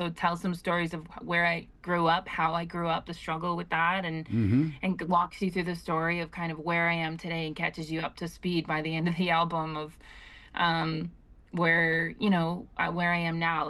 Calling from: Edmonton, Alberta, Canada; I am currently from Edmonton, Alberta.

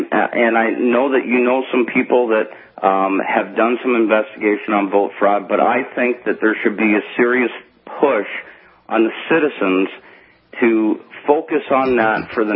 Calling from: Canada; I'm calling from Canada

